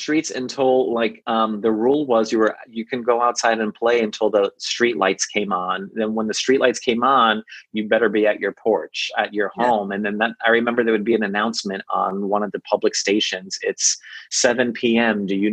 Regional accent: Bronx, New York, United States; also born or lived in Connecticut; I grew up in the first half of the 70s, I grew up in the Bronx, New York, and we had an apartment with the rabbit ears

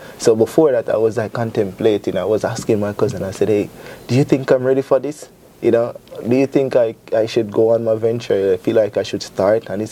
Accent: Jamaica; now in Syracuse, United States; First of all … I'm originally from Jamaica. And I moved to Syracuse in 2018 to stay with my uncles and wife.

